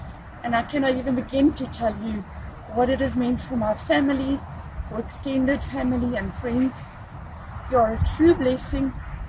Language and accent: English; Durban, KwaZulu-Natal, South Africa; And this is …. We are from Durban, South Africa.